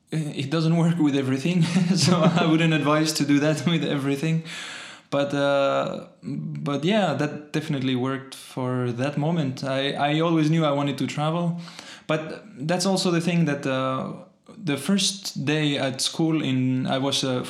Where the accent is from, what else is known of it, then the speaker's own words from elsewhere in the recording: Saumur, Pays de la Loire, France; moved away as an adult; Yeah, I'm from Saumur in France, in the Pays de la Loire. It's a nice small city. And yeah, I grew up there and yeah, stayed there until I was like 18. And then I moved out.